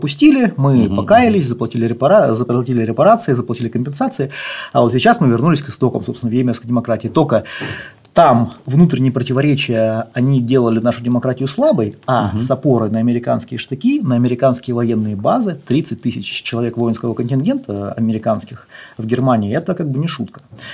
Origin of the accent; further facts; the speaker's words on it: Orenburg, Orenburg Oblast, Russia; Я вырос в Оренбурге как раз, и на 500-тысячный город приходилось 3500 членов различных вооруженных группировок, которые имели при себе огнестрельное оружие.